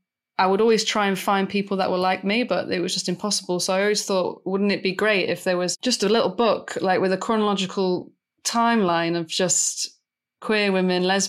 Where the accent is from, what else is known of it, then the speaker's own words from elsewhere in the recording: Manchester, North West England, United Kingdom; I'm from Manchester, which is a big gay friendly city, but really where I was from on a council estate, one of the roughest council estates in the city